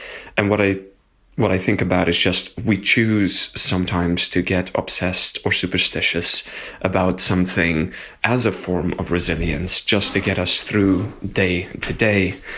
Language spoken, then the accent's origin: English; South Africa; moved away as an adult; now in Boston, United States; And as a foreigner, I'm from South Africa